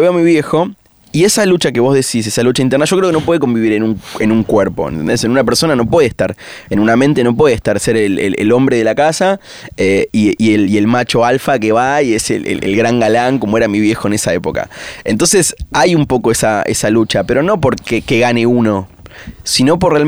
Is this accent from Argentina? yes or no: yes; Argentina; yo soy un argentino común, promedio, estoy en mi casa viendo el partido